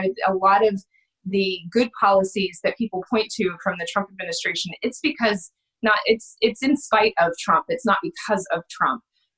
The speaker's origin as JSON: {"language": "English", "region": "Texas", "country": "United States", "tie": "born or raised there", "said": "I grew up in Texas where it was kind of part of the way you were raised is to be a conservative, be a Republican."}